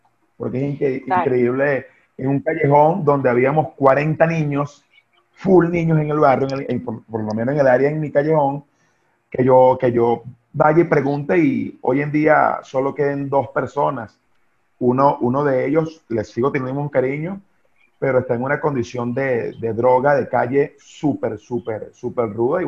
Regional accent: Caracas, Capital District, Venezuela; Yo nací en Caracas, en Petare. Me crié hasta los 11 años de edad en el barrio 24 de Julio, en Petare. De allí realmente soy yo, de Caracas, Petare.

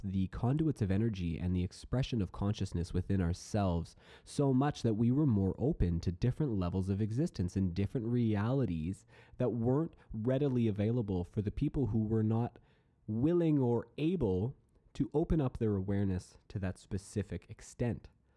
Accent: Lethbridge, Alberta, Canada; as a young man growing up in the Mormon church in Lethbridge, Alberta at the time, the appropriate course of action most people felt was to take me to psychiatrists.

